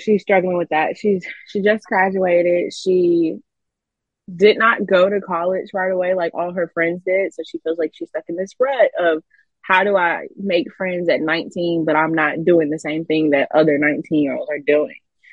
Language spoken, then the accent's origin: English; Auburn, United States; Like I grew up in Auburn and all my like high school friends are still in Auburn.